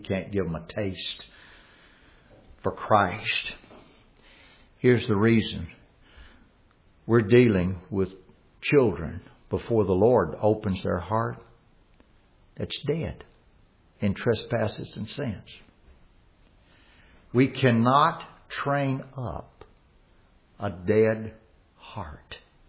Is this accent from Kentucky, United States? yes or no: no; Louisiana, United States; When I was growing up in Louisiana, my dad loved boiled okra.